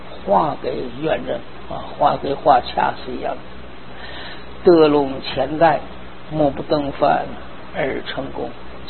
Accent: China; 因为这个我们中国人崇拜这个天

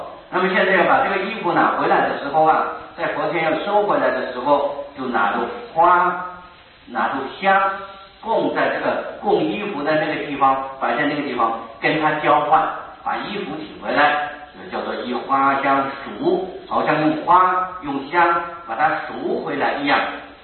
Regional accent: China; 那么我们中国人没有这个习惯

